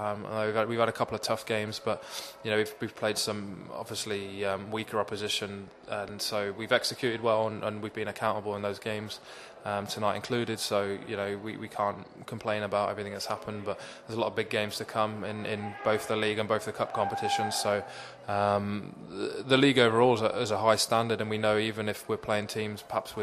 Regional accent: Peterborough, Ontario, Canada; So I'm fortunate that I get to play for a really good club here, which is my hometown in Peterborough.

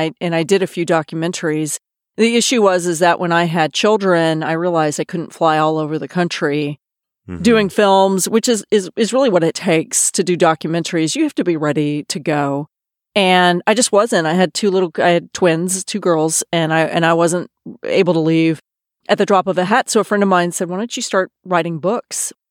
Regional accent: Austin, Texas, United States; I grew up in Austin, Texas, where I am now, but went several places in between coming back here.

